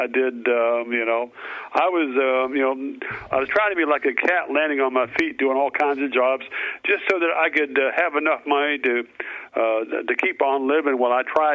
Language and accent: English; Virginia, United States; also born or lived in Iowa; Well, I was born in Iowa, raised in the mountains of Virginia. Went to school off and on at Virginia Tech.